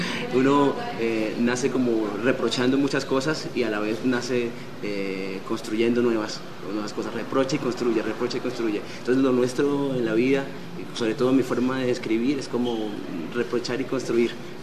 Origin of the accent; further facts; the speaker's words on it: Barrancabermeja, Santander, Colombia; Con ella me crié en Barranca, yo nací en Barranca Bermeja, soy el santandereano de la familia.